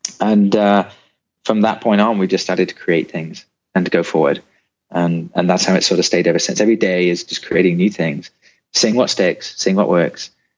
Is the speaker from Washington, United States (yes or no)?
yes; Seattle, Washington, United States; also born or lived in United Kingdom; Because I'm kind of from Washington State, even though I was living in the UK at the time. I'd lived in Seattle for, you know, over 10 years.